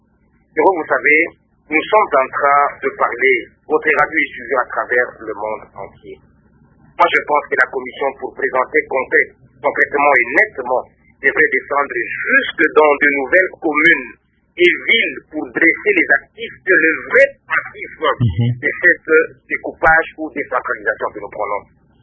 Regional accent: Bandundu, DR Congo; la province dont je suis originaire, des Bandundu, et du territoire natif transformé en commune aujourd'hui, de Matata que je suis.

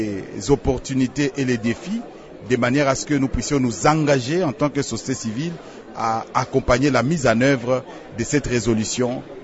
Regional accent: DR Congo; en tant que Congolais

